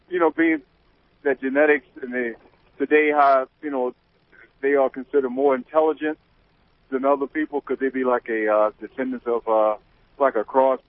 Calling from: Maryland, United States; I'm calling from Maryland. Now, I was in Virginia when I first called.

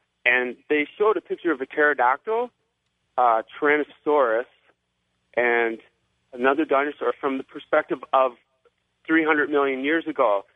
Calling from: Burlington, Ontario, Canada; I'm from Burlington, Ontario.

